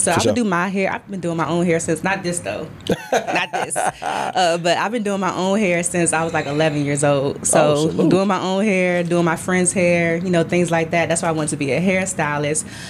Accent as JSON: {"language": "English", "town": "Washington", "region": "District of Columbia", "country": "United States", "tie": "born or raised there", "said": "So born and raised in Washington, D.C., as far as upbringing, I would say, I always tell people I grew up super Afrocentric."}